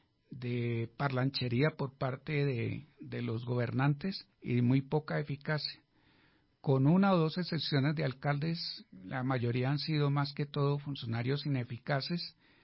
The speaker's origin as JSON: {"language": "Spanish", "town": "Bogotá", "region": "Bogotá Capital District", "country": "Colombia", "said": "los Paganín de todos somos los bogotanos, los ciudadanos que pagamos impuesto y vivimos aquí en la ciudad."}